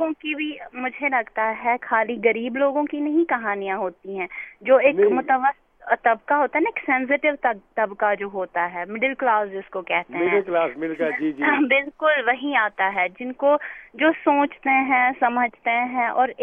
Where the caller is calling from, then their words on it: Srinagar, Jammu and Kashmir, India; جی میں سری نگر سے بات کر رہی ہوں, کشمیر نا